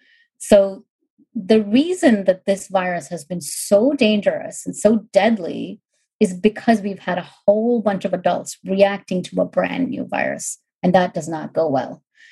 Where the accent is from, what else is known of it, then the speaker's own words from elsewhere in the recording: India; Maybe because I grew up in India, I got a polio vaccine, and I got chickenpox without the vaccine.